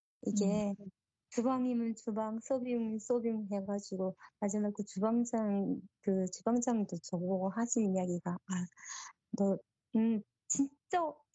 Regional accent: North Korea; 제가 이북 사람이 탈북민이니까

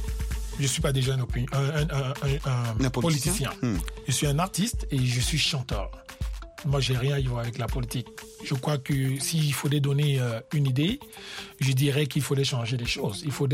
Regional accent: Cameroon; Je parle en tant qu'Africain. Moi, je ne parle pas en tant que Camerounais.

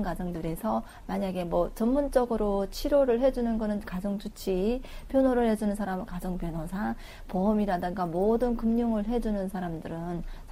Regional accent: Ryanggang, North Korea; now in Seoul, South Korea; 저희 이북에서 뭐 라디오라든가 이런 거 많이 들어가지고

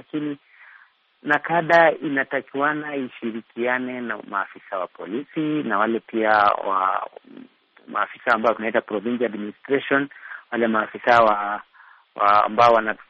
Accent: Nakuru, Nakuru County, Kenya; natoka Nakuru, Kenya.

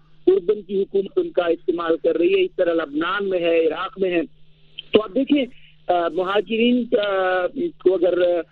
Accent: Peshawar, Khyber Pakhtunkhwa, Pakistan; باوجود اس کے کہ میں تقریباً 2 دہائیوں تک پشاور میں رہا, وہاں پہ میں پلا بڑا ایجوکیشن کی

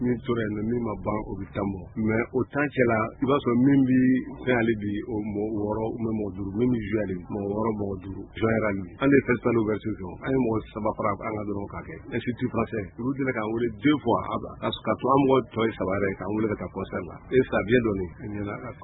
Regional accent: Mali; On est du Mali. Le Mali, où? Au Mali.

